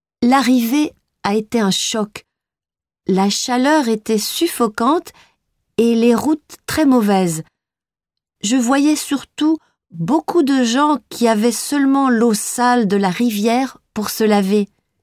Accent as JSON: {"language": "French", "town": "Paris", "region": "Île-de-France", "country": "France", "tie": "born there", "lives_now": "Orléans, France", "said": "J'habite maintenant à Orléans, mais je suis née à Paris. Mes parents et mes grands-parents sont nés en Asie, au Laos. Mes grands-parents y habitent toujours."}